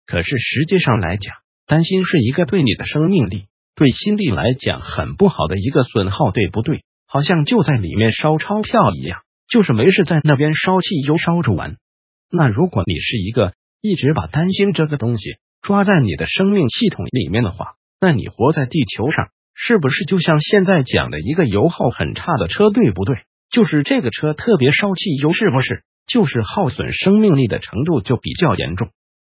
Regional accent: Taiwan; 而且我们台湾人非常恐怖，就是台湾人最恐怖的地方是台湾人在大量造业的时候

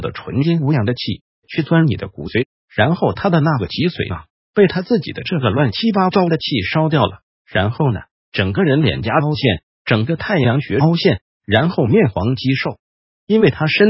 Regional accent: Taiwan; 我们台湾人叫短路

